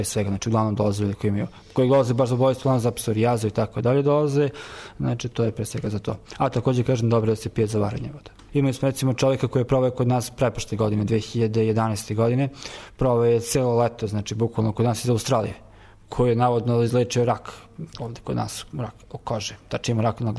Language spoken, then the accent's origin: Serbian; Ćuprija, Pomoravlje District, Serbia; Ja sam iz Ćuprije konkretno.